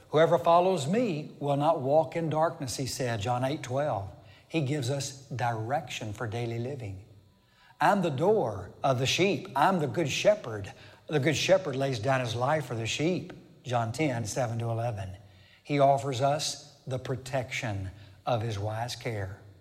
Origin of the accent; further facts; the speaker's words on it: the South, United States; You can tell, I guess, that I'm from the South.